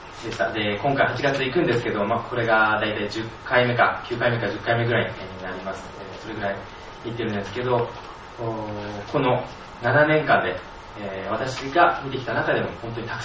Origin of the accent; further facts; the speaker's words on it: Singapore; Japanese is a second language; 今20歳になって、シンガポールから来ました大学生です。